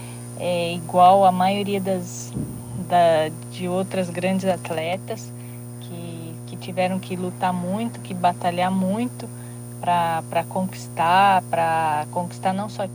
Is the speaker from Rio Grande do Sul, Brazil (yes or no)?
yes; Santo Ângelo, Rio Grande do Sul, Brazil; futsal da cidade, de Santo Ângelo, que é a minha cidade natal